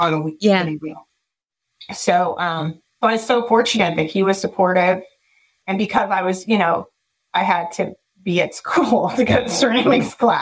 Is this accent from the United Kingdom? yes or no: no; Lake Forest, California, United States; I was raised in Lake Forest, California, which is like kind of near Laguna Beach.